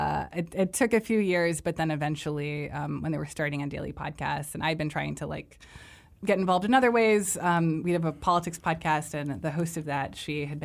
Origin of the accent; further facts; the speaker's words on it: Miami, Florida, United States; Yeah. And so I grew up reading the Miami Herald, and I think that was part of it too.